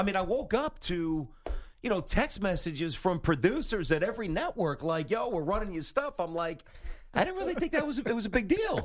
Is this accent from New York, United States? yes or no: yes; Brooklyn, New York, United States; I'm from Brooklyn, and it's in my blood, but New York City is all about the Knicks